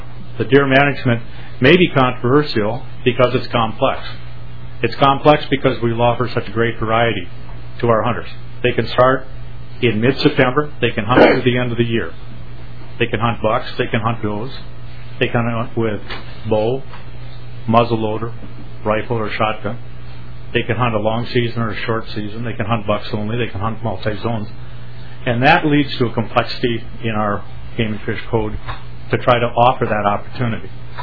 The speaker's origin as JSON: {"language": "English", "town": "Grand Rapids", "region": "Minnesota", "country": "United States", "tie": "born or raised there", "said": "The National Rough Grouse Hunt is conducted in Grand Rapids, my hometown."}